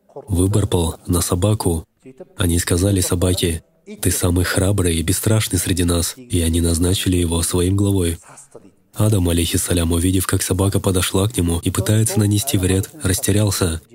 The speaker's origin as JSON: {"language": "Russian", "country": "Kazakhstan", "said": "Также и мы, казахи, иногда повторяем сказанное слово"}